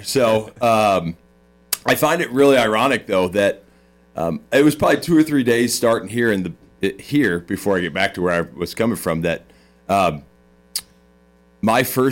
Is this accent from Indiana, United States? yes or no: yes; Indiana, United States; I'm not from per se Indianapolis. I say I'm from Indiana.